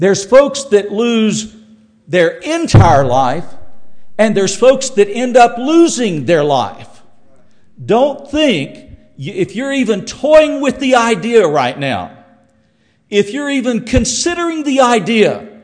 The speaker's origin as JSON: {"language": "English", "region": "Texas", "country": "United States", "tie": "born or raised there", "said": "Back when I grew up here in West Texas, in the spring, Brother George would go out and he'd get a patch of ground near Idaloo, and he'd plant a lot of vegetables."}